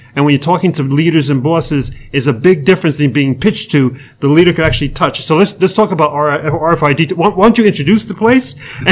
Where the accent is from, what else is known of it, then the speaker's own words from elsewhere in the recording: Manhattan, New York, United States; let me tell you, I'm from New York, born and raised in Manhattan.